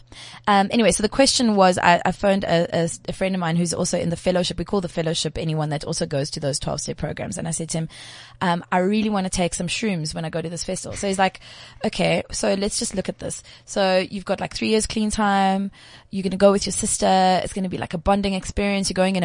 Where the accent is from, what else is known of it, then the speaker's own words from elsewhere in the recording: South Africa; It's okay as a South African not to know everything.